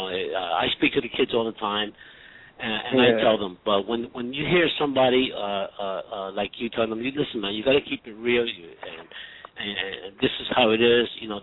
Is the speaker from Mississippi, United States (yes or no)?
no; New York, United States; And you know, I'm Latino from New York, and I saw the genocide be committed.